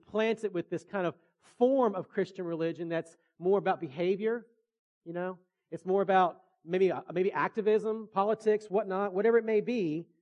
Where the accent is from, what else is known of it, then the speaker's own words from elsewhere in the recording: Virginia, United States; And so I grew up in Virginia, and I grew up in the shadow of Liberty University, Jerry Falwell, Thomas Rowe Baptist Church.